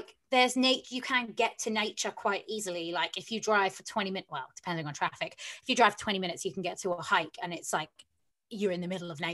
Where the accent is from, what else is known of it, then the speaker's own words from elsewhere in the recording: London, United Kingdom; I grew up in North London, which again, I say I'm not a fan of, but North London as in like Islington and that, I guess I like it.